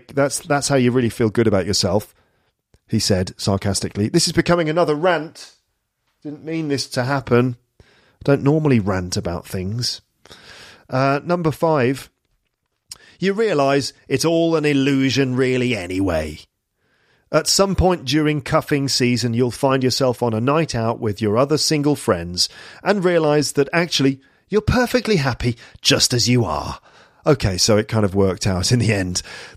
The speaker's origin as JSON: {"language": "English", "country": "United Kingdom", "said": "as a Brit"}